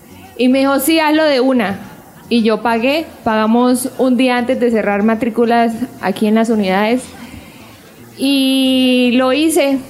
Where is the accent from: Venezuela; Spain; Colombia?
Colombia; Valledupar, Cesar; now in Bucaramanga, Colombia; Yo vengo de Valledupar, Cesar.